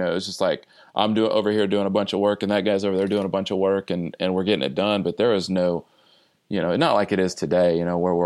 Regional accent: Midwest, United States; because I'm from the Midwest, and everybody works hard

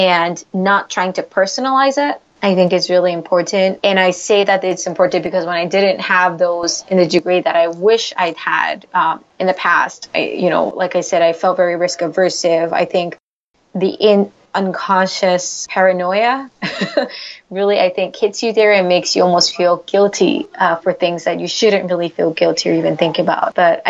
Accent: United States; I'm Korean American.

